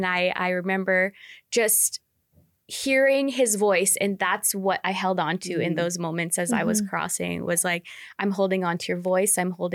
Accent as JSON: {"language": "English", "country": "Canada", "said": "as a Canadian student"}